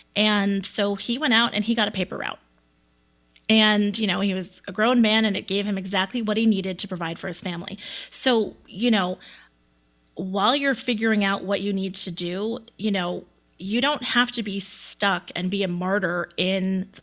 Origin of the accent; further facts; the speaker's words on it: East Coast, United States; And, you know, I grew up on the East Coast and, you know, I feel like it seems like there's a lot more, you know, traditional ties that happen on the East Coast.